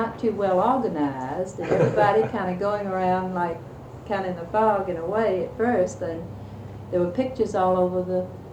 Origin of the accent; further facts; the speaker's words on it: South Carolina, United States; I had a friend, Dell Ford, from South Carolina, my home state